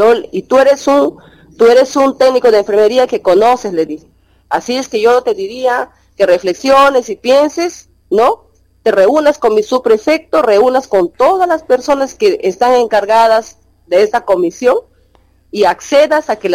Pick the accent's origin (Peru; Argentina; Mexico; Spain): Peru; Al final todos somos peruanos, ¿no?